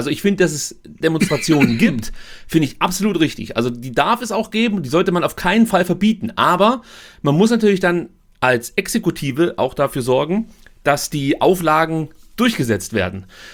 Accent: Germany; Ja, aber das hat mich beschämt als Deutscher

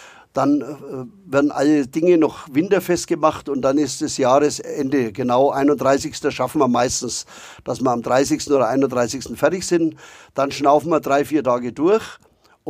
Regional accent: Nuremberg, Bavaria, Germany; Und in Nürnberg ist halt Heimspiel. Das ist meine Heimat, mein Geburtsort.

